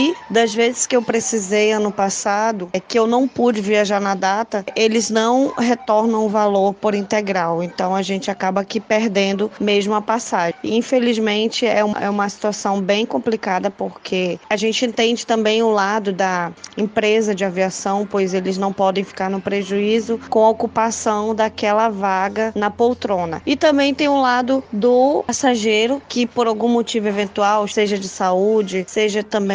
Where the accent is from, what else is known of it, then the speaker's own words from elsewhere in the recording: Amazonas, Brazil; muitos dos brasileiros, assim como eu, amazonense